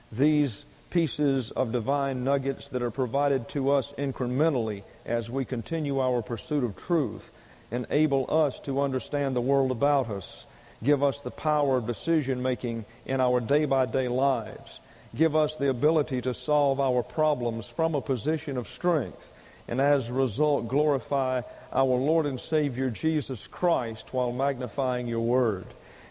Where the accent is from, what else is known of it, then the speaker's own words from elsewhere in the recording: the South, United States; I am originally from the South. I'm becoming more and more a Yankee as I stay here.